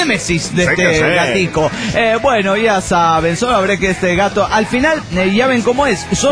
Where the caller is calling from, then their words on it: Bucaramanga, Santander, Colombia; de Bucaramanga, Colombia.